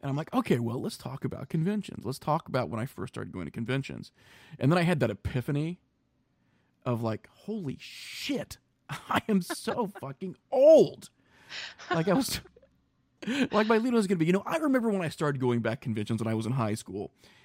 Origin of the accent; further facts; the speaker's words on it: Midwest, United States; moved away; also born or lived in New York; I grew up in the Midwest. And then I ended up moving to New York, and I was in the New York area for about 12 years.